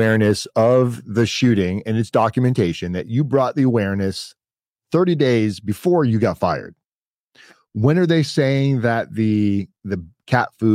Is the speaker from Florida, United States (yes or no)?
yes; Florida, United States; Granted, I'm not from this area. I'm from Florida. We don't have a lot of farm and ranch places in South Florida